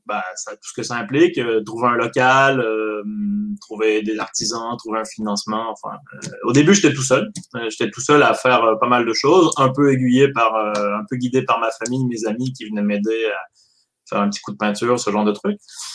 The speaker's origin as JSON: {"language": "French", "region": "Quebec", "country": "Canada", "said": "je me sentais un peu mal en tant que Québécois de mettre un nom anglais. Je l'ai fait valider par mes plus proches amis au Québec avant."}